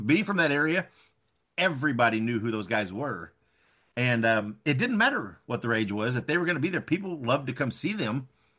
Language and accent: English; Indiana, United States; Well, I grew up in Indiana watching Dick the Bruiser.